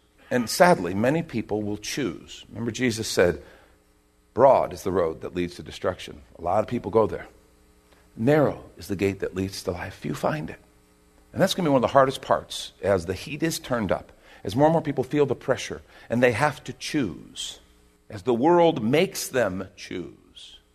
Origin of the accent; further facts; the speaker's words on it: United States; And as an American, that's a very cool idea.